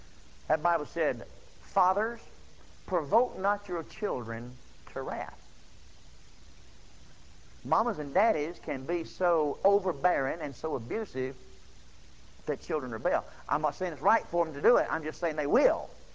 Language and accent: English; Texas, United States; I'm a Texan